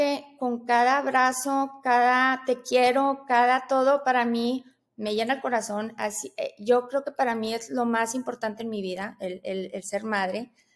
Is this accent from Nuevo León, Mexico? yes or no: yes; Monterrey, Nuevo León, Mexico; Yo soy de Monterrey, yo aquí vivo.